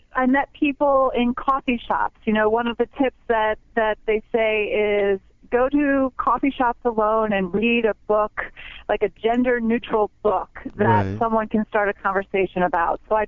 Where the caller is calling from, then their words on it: Brooklyn, New York, United States; I'm calling you from beautiful, sunny Brooklyn, New York.